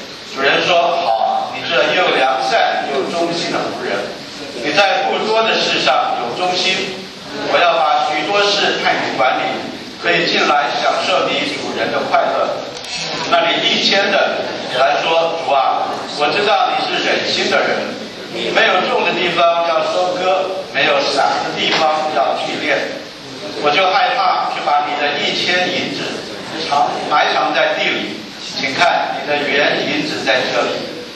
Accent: China; 今天身为一个中国人，我想我们都为着中国能够强盛，我们感到高兴

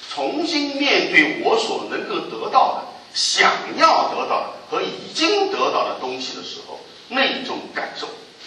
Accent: China; 我们在国内长大了

